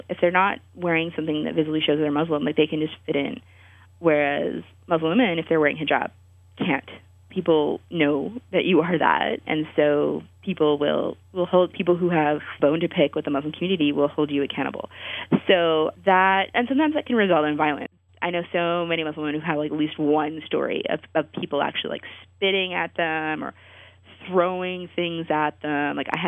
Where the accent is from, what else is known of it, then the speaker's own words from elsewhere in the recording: Ottawa, Ontario, Canada; Like, I come from Ottawa.